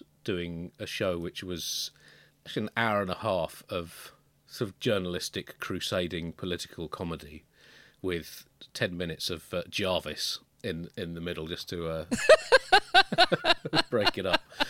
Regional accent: Tunbridge Wells, South East England, United Kingdom; I grew up in Tunbridge Wells, which was about the most conservative place that you can grow up in the 1980s.

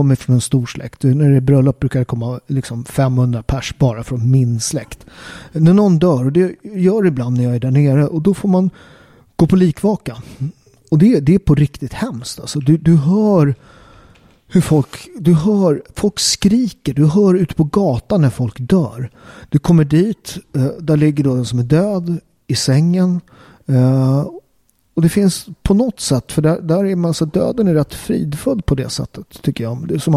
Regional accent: Sweden; Jag tycker att jag är katolik, men jag är uppväxt i Sverige

